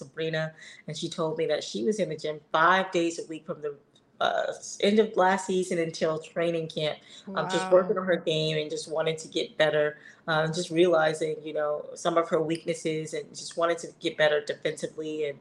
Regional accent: New York City, New York, United States; she's from New York City. I'm from New York City. So I was like, welcome back home.

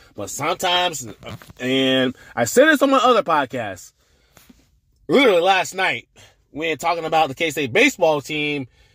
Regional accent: Georgia, United States; But in my opinion, because I am from Georgia and I want to do that hometown race at some point, maybe within the next 3 years.

